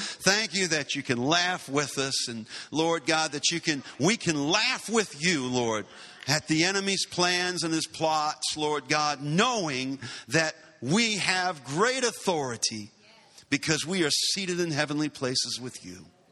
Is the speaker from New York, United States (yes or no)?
no; Louisiana, United States; And we're from Southeast Louisiana. They fish with nets. They don't fish with poles.